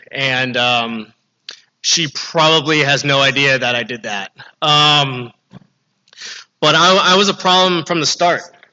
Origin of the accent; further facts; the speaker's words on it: California, United States; I went to a Jewish school in Northridge. I'm from the Valley.